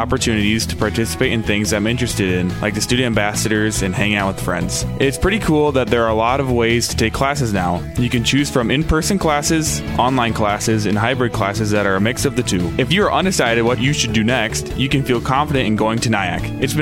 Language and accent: English; Mason City, Iowa, United States; I'm from Mesa City, Iowa.